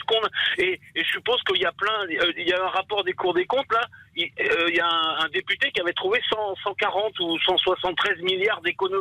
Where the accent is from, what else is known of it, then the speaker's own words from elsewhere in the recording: Vannes, Brittany, France; je suis de Bretagne. Moi, je suis de Vannes et je serai à Lyon.